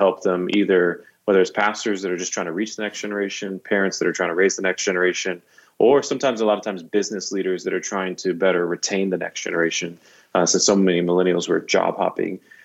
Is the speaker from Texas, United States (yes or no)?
yes; Dallas, Texas, United States; moved away; And so I'm half South African, half Mexican, dude. Nice. From Dallas. I've been in Dallas, honestly, my whole life until 4 months ago